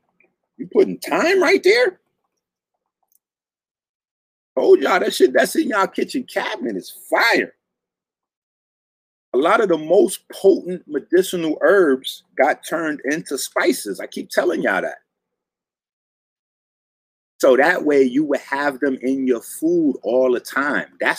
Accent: Bronx, New York, United States; Like, my mind, I'm from the Bronx.

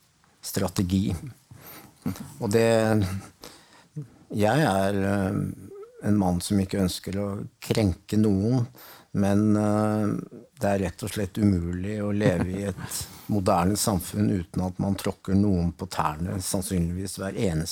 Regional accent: Denmark; jeg er ikke produktiv, jeg er dansk

